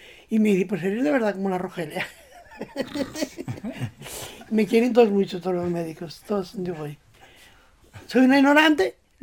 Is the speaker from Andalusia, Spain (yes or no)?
no; Cervera del Río Alhama, La Rioja, Spain; Soy riojana, cerverana, le digo. Soy riojana.